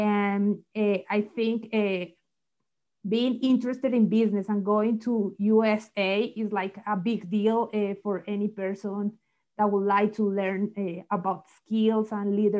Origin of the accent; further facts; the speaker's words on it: Bogota, Capital District, Colombia; I am from Bogota, Colombia.